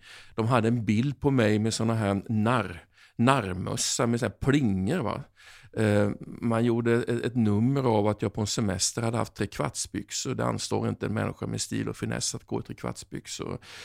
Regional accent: Oskarshamn, Kalmar County, Sweden; Jag kom från Oskarshamn.

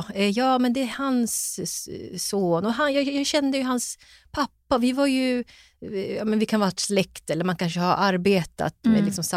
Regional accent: Stockholm, Stockholm County, Sweden; Ja, jag är född och uppväxt i Stockholm och bor i Stockholm.

